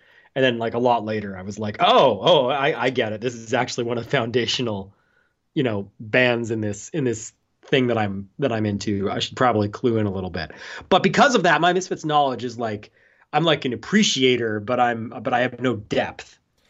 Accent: Canada; So I grow up, I am in a Canadian border town and I grow up in a Italian Catholic household.

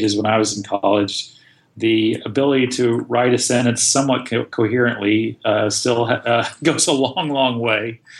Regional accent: Austin, Texas, United States; I grew up in Austin. I was a huge fan and participant in the Austin music scene

